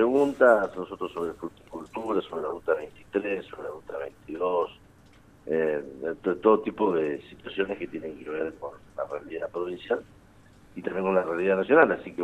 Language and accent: Spanish; Argentina; como ciudadanos o como argentinos vamos a tener menos posibilidades de viajar